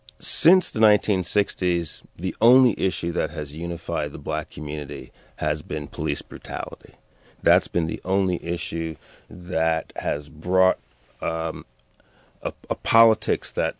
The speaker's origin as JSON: {"language": "English", "town": "New York City", "region": "New York", "country": "United States", "tie": "born or raised there", "said": "I grew up in Harlem."}